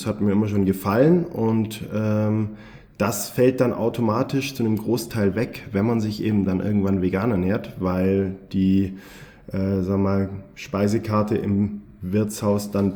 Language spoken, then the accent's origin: German; Bavaria, Germany; born there; Also als gebürtiger Bayer natürlich grundsätzlich schon immer im Kontakt gewesen